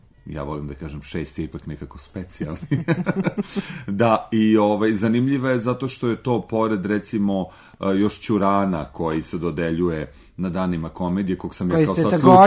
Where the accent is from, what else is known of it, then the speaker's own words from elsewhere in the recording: Kragujevac, Šumadija and Western Serbia, Serbia; ja sam rodom Kragujevčanin